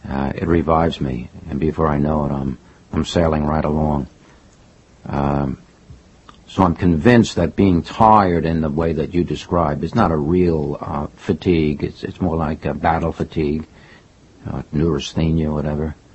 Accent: Brooklyn, New York, United States; also born or lived in Queens; now in Manhattan, United States; I was born in Brooklyn, lived in Queens for a while, joined the Army, and when I came back, I have lived in Manhattan ever since.

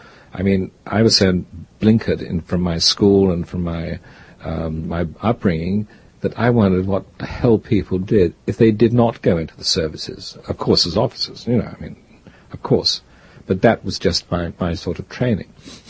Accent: England, United Kingdom; moved away as an adult; now in United States; And then when I came to the States from England, I went to Hollywood

